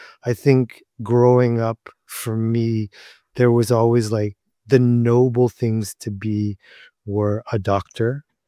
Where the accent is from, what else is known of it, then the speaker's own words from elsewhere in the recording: United States; I feel growing up in America in the 80s, there was definitely hierarchies, right?